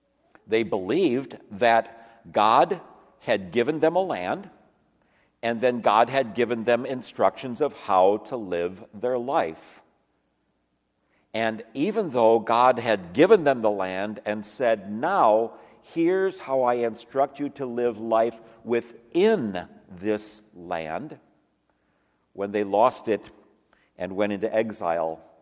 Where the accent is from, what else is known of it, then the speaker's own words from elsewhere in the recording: Detroit, Michigan, United States; Some of you, most of you by now probably know that I grew up in Detroit.